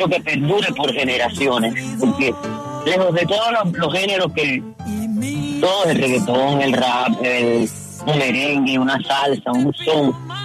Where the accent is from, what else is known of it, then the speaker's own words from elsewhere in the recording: Cuba; now in Venezuela; Yo llevo ya 32 años fuera de Cuba. He hecho mi vida aquí, pero soy cubana de corazón y cubanísima, diría yo. Y también llevo a Venezuela, que fue la patria donde me quedé y donde me acogieron con mucho amor